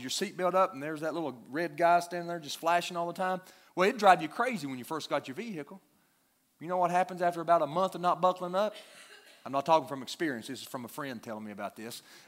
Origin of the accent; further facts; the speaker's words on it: United States; Now, can I just tell you something as an American?